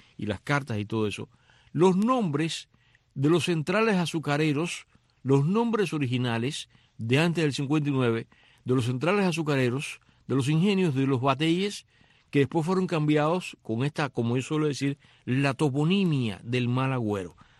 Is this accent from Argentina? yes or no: no; Cuba; siendo cubanos